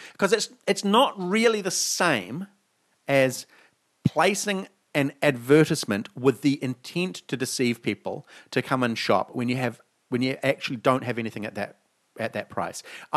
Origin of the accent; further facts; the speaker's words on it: New Zealand; born there; accent: New Zealand; I don't have an accent because I was born in New Zealand, and so was my father, grandfather, and great grandfather.